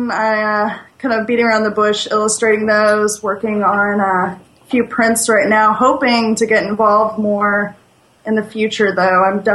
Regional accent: St. Louis, Missouri, United States; also born or lived in Charleston, South Carolina; I'm from St. Louis, Missouri, formerly Charleston, South Carolina for a little bit, but mostly St. Louis.

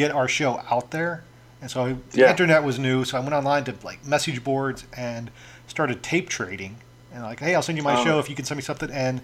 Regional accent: Illinois, United States; Growing up in Illinois, we got wrestling at the Chase every Sunday, which was the big St. Louis promotion or program.

